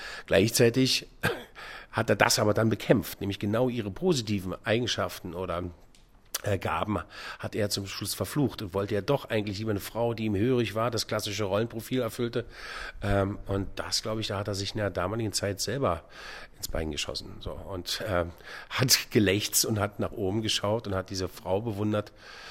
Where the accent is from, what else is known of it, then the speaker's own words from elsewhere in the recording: Berlin, Germany; accent: Berlin dialect; Oh Gott, ich bin Berliner, mein Berlinern ist schon ganz kräftig.